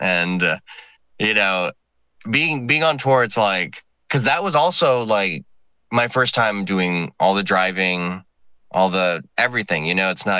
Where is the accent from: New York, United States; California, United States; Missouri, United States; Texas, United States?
Texas, United States; San Antonio; I'm from San Antonio, where I'm in South Texas, where nothing ever really happens.